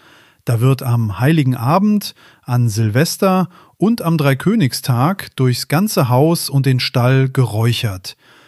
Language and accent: German; Northern Germany, Germany; bei uns im Norden, Schleswig-Holstein, Niedersachsen, Nordseeküste.